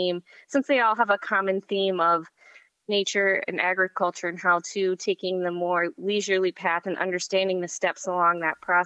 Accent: Connecticut, United States; moved away as an adult; now in Kalamazoo, United States; I grew up in Connecticut, and my husband's from Massachusetts, and he went on to pursue his graduate work at Western Michigan University. So after graduating college, we moved out here to Michigan.

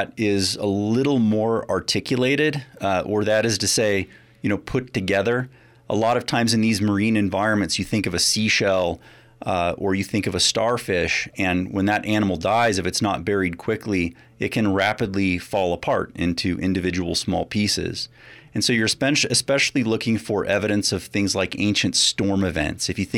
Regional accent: Burlington, Iowa, United States; I grew up in the Midwest, in southeast Iowa. In fact, I grew up in Burlington, Iowa, which is sometimes considered the crinoid capital.

